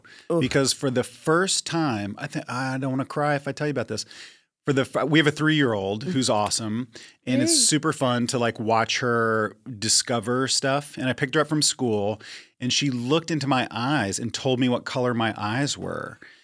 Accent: Virginia, United States; also born or lived in New York; Yeah, in Virginia, mm-hmm. like Northern Virginia. But yeah, I totally relate to that. I was in New York for 10, 11 years.

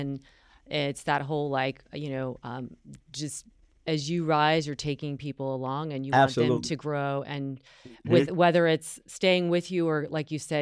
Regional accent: North Carolina, United States; I'm from North Carolina and the South.

